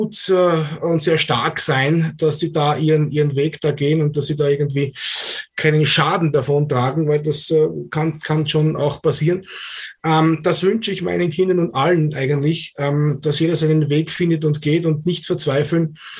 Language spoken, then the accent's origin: German; Austria; Ich würde mich freuen und ich glaube, die Leute bei uns in Österreich, die würden sich auch freuen, von dir was zu hören